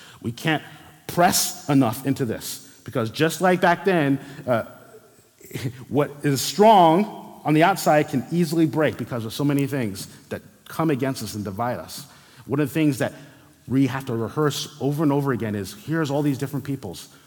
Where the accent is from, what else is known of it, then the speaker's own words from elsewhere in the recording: New Jersey, United States; also born or lived in Brooklyn; now in Arizona, United States; You know, I'm the son of Haitian immigrants. I was born in Brooklyn, grew up in New Jersey. That part of the country is the most densely populated part of the country. So I grew up around lots of people